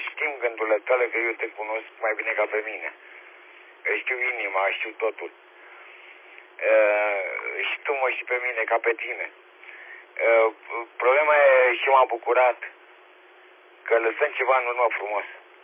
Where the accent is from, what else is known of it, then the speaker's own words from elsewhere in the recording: Romania; dar am simțit de-azi noapte că suntem români.